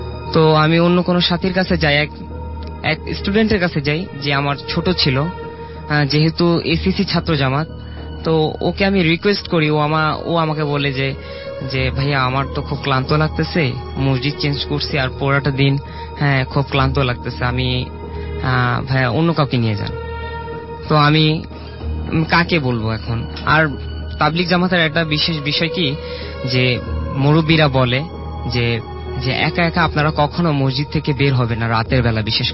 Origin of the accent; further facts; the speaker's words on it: Dhaka, Dhaka Division, Bangladesh; আমি মিরপুর এক থেকে এসেছি।